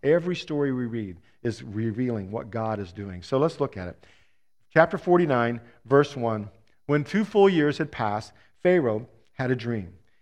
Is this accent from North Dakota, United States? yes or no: no; San Antonio, Texas, United States; I grew up in Texas, San Antonio, Texas, in fact.